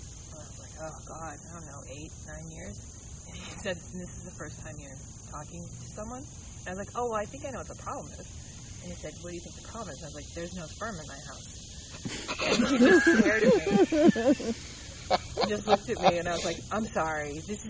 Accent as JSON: {"language": "English", "town": "Boston", "region": "Massachusetts", "country": "United States", "said": "I'm from Boston, and we call New Hampshire a little bit of Texas, and New England very conservative"}